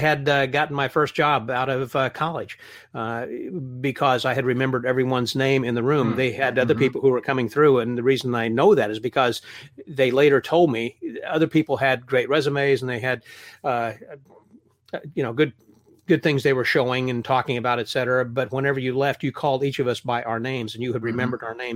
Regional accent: Illinois, United States; I'm not from Scotland, but I think you'd like the land where I'm from, which is actually from Illinois.

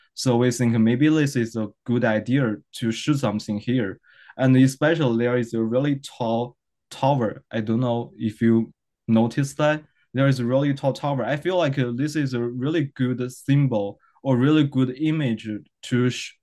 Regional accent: Zhengzhou, Henan, China; English is a second language; Originally, I come from China.

